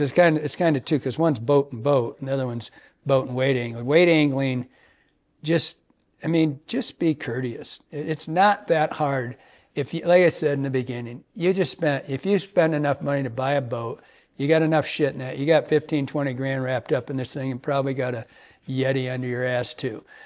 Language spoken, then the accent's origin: English; Michigan, United States; growing up in Michigan with tons of boats, you know, because the rivers were small.